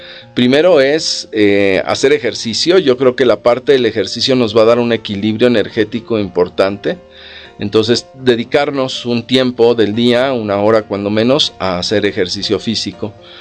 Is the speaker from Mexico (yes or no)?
yes; Mexico; También como mexicanos nuestra autoestima es muy, muy baja.